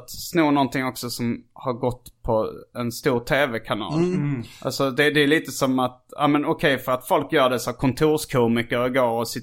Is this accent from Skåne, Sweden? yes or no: yes; Ängelholm, Skåne, Sweden; Jag liksom är från Ängelholm.